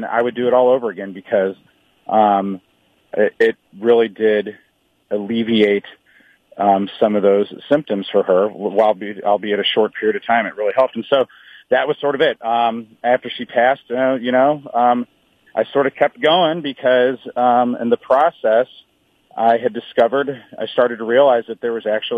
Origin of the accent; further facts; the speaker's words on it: Midwest, United States; And you know, I'm old school. I'm from the Midwest. I had chivalry ingrained in me